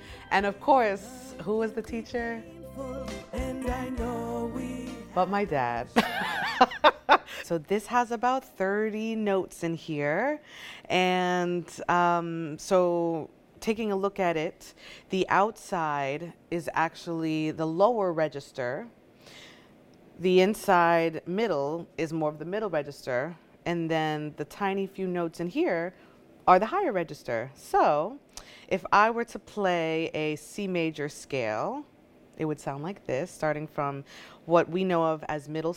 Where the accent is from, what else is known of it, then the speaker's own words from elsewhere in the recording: St. Croix, U.S. Virgin Islands; I was born and raised in St. Croix in the U.S. Virgin Islands.